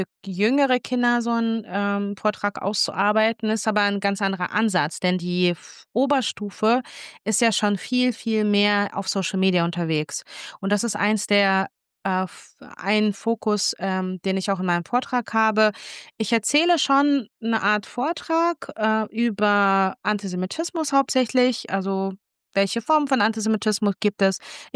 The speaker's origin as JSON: {"language": "German", "country": "Germany", "tie": "born or raised there", "said": "Ich bin in Deutschland aufgewachsen, zwar nicht geboren, aber aufgewachsen und hab das wirklich, sehe das auch an, auch als Heimat"}